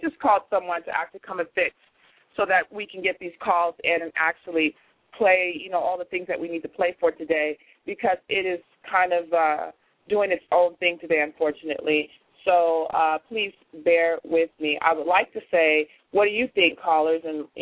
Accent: California, United States; I am from California, first of all

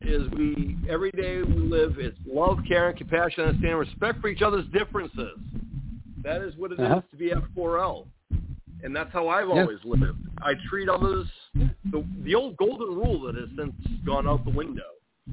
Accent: United States; I'm American. I care about other people, too.

